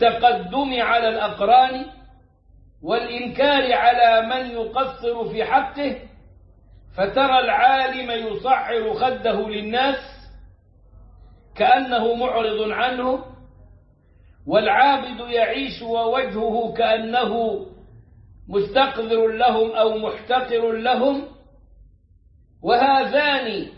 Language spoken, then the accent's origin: Arabic; Upper Egypt, Egypt; وانتم عيلت عندنا في الصعيد العلاج بقى العائلات والقبائل